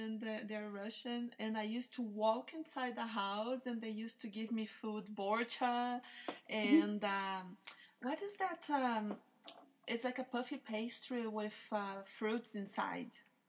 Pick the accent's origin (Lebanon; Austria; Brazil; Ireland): Brazil; English is a second language; now in United States; I'm from Brazil originally